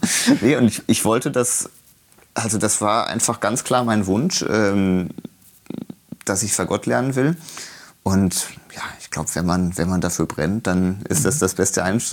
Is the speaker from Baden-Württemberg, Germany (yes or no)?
no; Koblenz, Rhineland-Palatinate, Germany; in der Musikschule in Koblenz, meiner Heimatstadt.